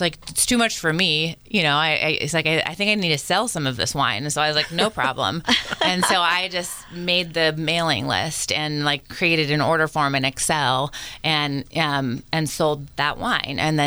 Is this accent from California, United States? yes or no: yes; California, United States; growing up in the Bay Area and in Northern California, you know, wine is the thing that you drink.